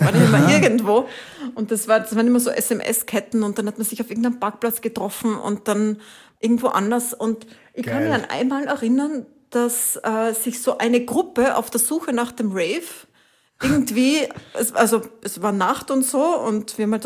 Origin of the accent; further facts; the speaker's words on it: Italy; also born or lived in Spain; Bin nach Italien gefahren, wo ich aufgewachsen bin.